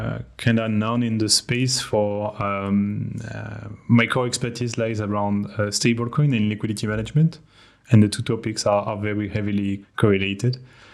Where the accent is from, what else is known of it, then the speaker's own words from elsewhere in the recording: France; accent: French; English is a second language; you could guess from my accent that I am French.